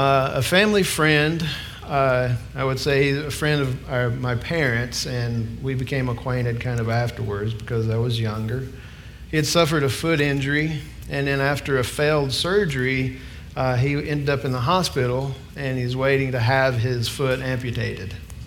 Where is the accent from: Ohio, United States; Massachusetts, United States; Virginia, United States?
Virginia, United States; Stickleyville; now in California, United States; About me, I grew up in Virginia, just across the Tennessee border in a little place called Stickleyville.